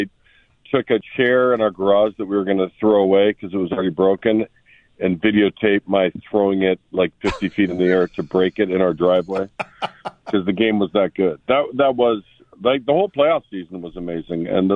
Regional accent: Seattle, Washington, United States; I grew up in Seattle. Maybe you don't know.

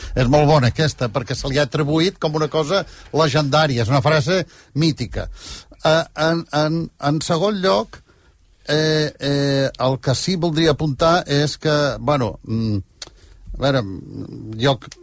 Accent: Catalonia, Spain; accent: Catalan; Com que jo tinc molt accent, quan parlo en castellano, tengo bastante acento

